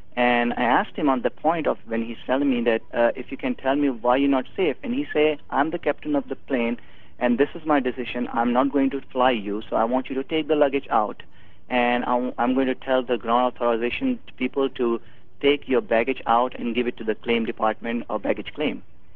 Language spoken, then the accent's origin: English; Karachi, Sindh, Pakistan; I'm originally from Pakistan, Karachi.